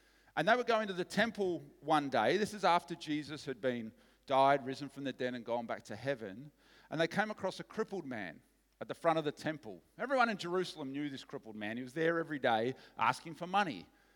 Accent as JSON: {"language": "English", "town": "Frankston", "region": "Victoria", "country": "Australia", "tie": "born or raised there", "said": "I grew up in Frankston, just around here."}